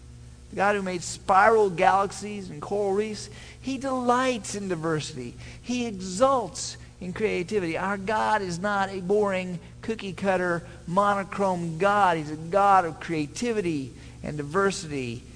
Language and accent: English; Kansas City, Midwest, United States; born there; I'm from Midwestern roots. I was born in Kansas City. That's about as Midwestern as you can get. My tribe all come from Kansas for a few generations gone back.